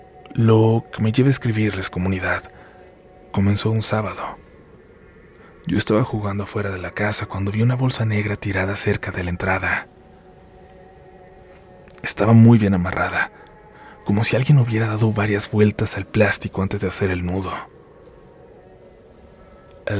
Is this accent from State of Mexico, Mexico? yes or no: no; Hidalgo, Mexico; also born or lived in United States; Nací en Estados Unidos, pero crecí en un pueblo de Hidalgo junto con mis padres y mis dos hermanos menores.